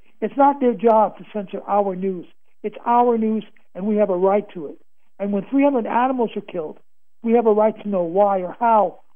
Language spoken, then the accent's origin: English; Queens, New York, United States; born or raised there